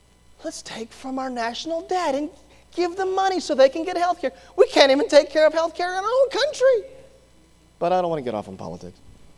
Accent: Hawaii, United States; I grew up in Hawaii, so I know people look at Hawaii.

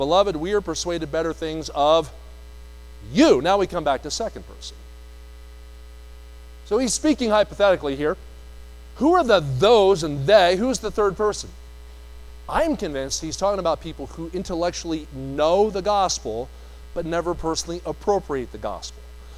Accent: New Jersey, United States; If I say y'all, or where Colin and I grew up in New Jersey, it's yous guys.

